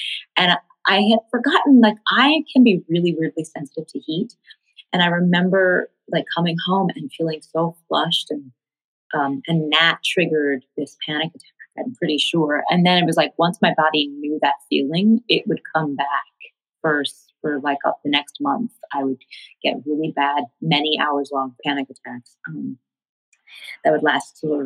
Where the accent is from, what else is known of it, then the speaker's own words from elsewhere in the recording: New York, United States; I mean, I grew up in Tribeca before it was fancy pants. It was very like, it felt very much like a small town of like old hippies and artists and their kids.